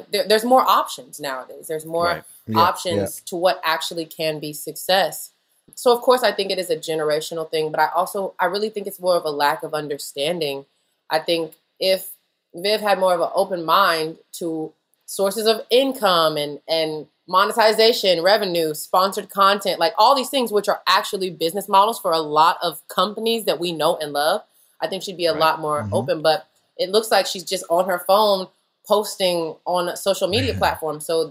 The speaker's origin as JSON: {"language": "English", "region": "the South", "country": "United States", "said": "I'm from the South, and we don't do that."}